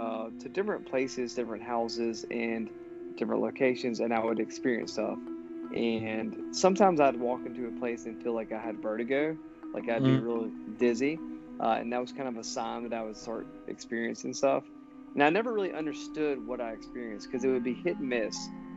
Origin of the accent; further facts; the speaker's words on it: Mississippi, United States; and I'm from Mississippi. My grandparents lived in Brookhaven, Mississippi, which is a very small town in Mississippi.